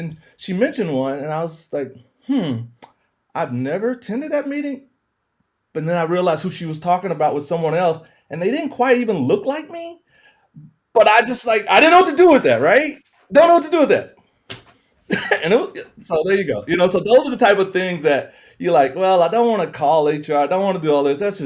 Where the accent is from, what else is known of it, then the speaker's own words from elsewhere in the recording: the South, United States; accent: Southern; or even having to change my Southern accent a little bit more.